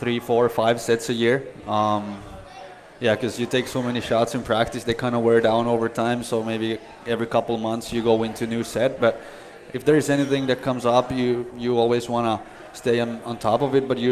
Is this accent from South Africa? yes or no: no; Helsinki, Uusimaa, Finland; It was back in Helsinki, which is my hometown, and it was really cool.